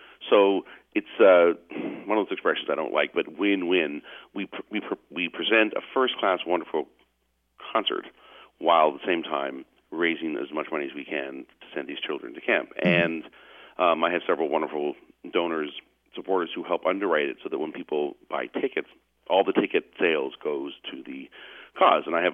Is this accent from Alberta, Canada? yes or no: no; Montreal, Quebec, Canada; moved away as an adult; also born or lived in Toronto; now in New York City, United States; and I was born in Toronto. As I said, high school was in Montreal. And then at age 18, I came to the big bad New York City